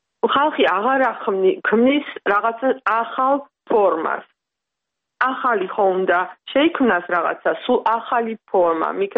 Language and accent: Georgian; Tbilisi, Georgia; now in Germany; როდესაც მე თბილისიდან ჩამოვედი გერმანიაში, პირველი რაც მე შევამჩნიე, ეს არის სულის ღარიბობა.